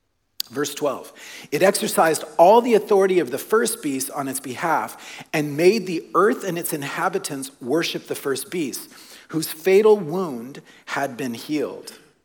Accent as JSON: {"language": "English", "region": "the South", "country": "United States", "said": "you need to know that I am both a Canadian and American citizen, but I am proud to be an American citizen, but I'm from the South. I'm raised a Southern Baptist. I am pro-life, and I love the country that I grew up in."}